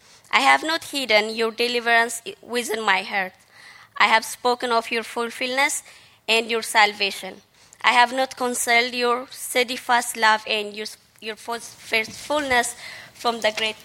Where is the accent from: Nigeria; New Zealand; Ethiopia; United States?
Ethiopia; English is a second language; moved away as an adult; now in Canada; I'm from Ethiopia. And I'm married to this handsome guy. So it's been 2 years since I came to Canada, so I'm kind of new.